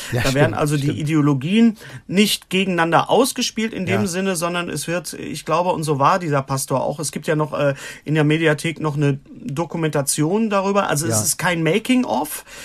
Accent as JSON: {"language": "German", "region": "West Germany", "country": "Germany", "said": "Sehe ich das falsch als Wessi?"}